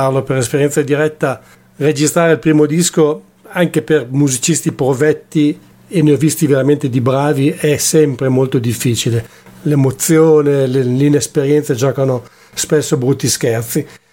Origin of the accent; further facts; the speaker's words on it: Liguria, Italy; essendo liguri